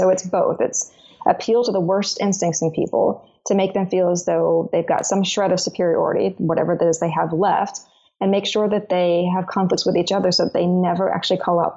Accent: Arkansas, United States; and I'm from Arkansas, this is what I hear a lot

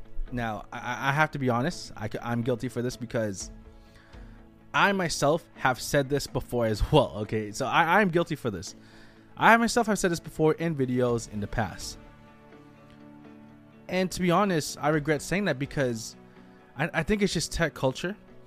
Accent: Philippines; I'm Filipino, right? I'm Filipino, and a lot of people in the Filipino community, in the U.S., and around the world, to be honest, become nurses.

